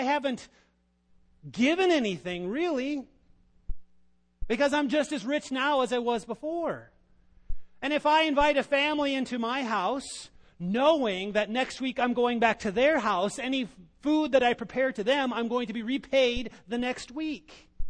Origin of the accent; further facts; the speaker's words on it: Iowa, United States; I remember growing up in Northwest Iowa, how difficult it is to challenge tradition.